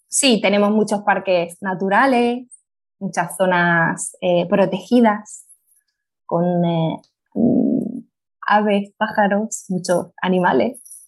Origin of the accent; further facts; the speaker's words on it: Cáceres, Extremadura, Spain; yo soy de Cáceres, ¿no? Por eso pues siempre hablo muy bien, me gusta hablar muy bien de mi ciudad y de mi provincia.